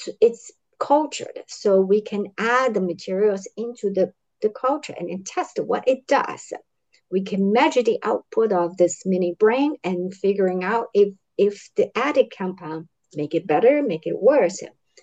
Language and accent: English; Taiwan; moved away as an adult; I grew up in Taiwan. I studied botany, or that's the plant science. But after college, I came to this country to study biochemistry.